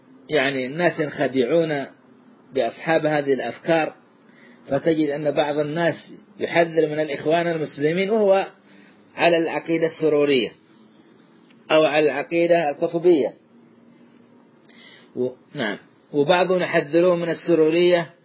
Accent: Saudi Arabia; وخاصة في بلادنا السعودية

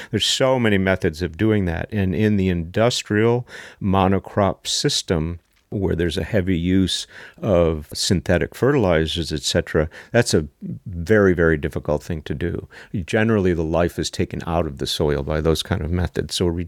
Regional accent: Long Island, New York, United States; she knew I was from Long Island.

